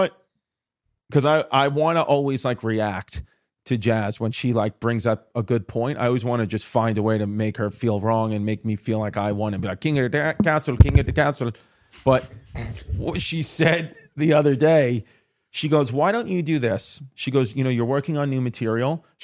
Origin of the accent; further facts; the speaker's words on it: New York, United States; When you're doing the comedy clubs in whatever city you're from, we're from New York